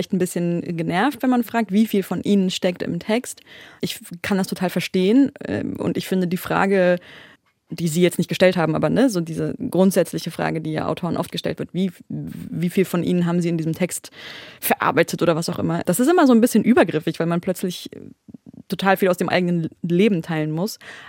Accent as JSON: {"language": "German", "region": "Berlin", "country": "Germany", "tie": "born or raised there", "said": "meine Eltern aus der Türkei kommen. Also ich bin in Berlin aufgewachsen"}